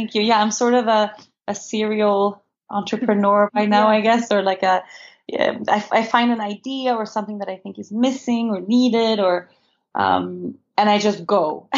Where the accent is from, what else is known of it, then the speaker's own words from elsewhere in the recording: Uppsala, Uppsala County, Sweden; moved away as an adult; also born or lived in Stockholm / Costa Rica; now in Aruba; I live in Aruba. I've been living here for almost a decade, but I am originally Swedish. I was born and raised in Uppsala and in Stockholm. And I decided to leave Europe and to leave Sweden when I was about 18 years old